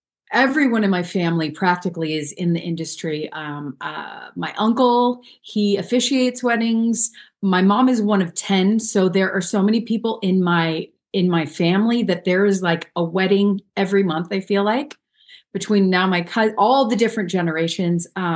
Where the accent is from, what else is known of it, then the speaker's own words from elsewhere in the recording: San Diego, California, United States; now in Arizona, United States; I'm from San Diego. I moved to Arizona 3 years ago, almost exactly. Had to get out of California, girl.